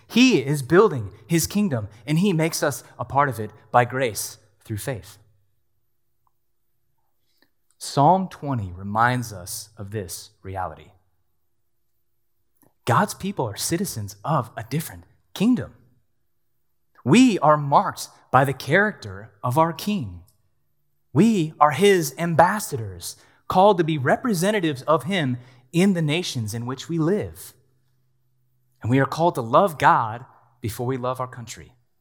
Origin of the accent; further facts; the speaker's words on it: United States; all my differences to the average onlooker make it obvious that I'm an American, right? My passport says it, my appearance says it, my demeanor says it